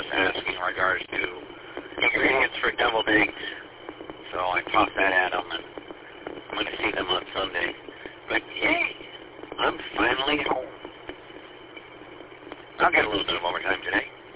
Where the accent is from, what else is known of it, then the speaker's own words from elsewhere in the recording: Clinton Township, Michigan, United States; also born or lived in California; I was born and raised at 16 in Gratiot, which used to be Mount Clemens before it was Clinton Township, or chartered fully into Clinton Township.